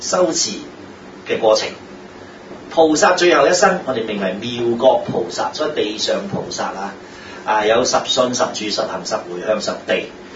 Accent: China; 即係我哋中國人講話棺材裏面有個人喎

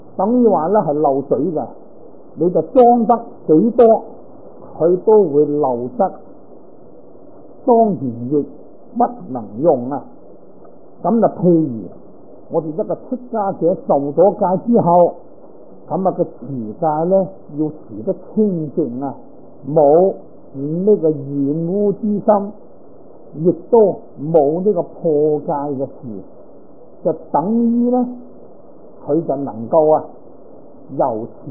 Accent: Guangdong, China; 咁我都系广东人啦，标准广东人啊。但系好多广东话我都唔懂，你又讲客家话啦，我都仲可以揣摩呢个心理啦，都仲听得个七七八八。

